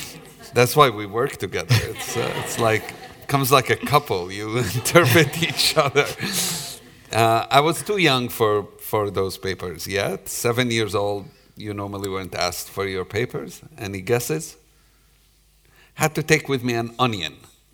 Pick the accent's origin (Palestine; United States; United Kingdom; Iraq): Palestine; Jerusalem, East Jerusalem; I'm from Jerusalem, grew up in East Jerusalem, Palestinian. And to grow up in East Jerusalem in the 80s, when I grew up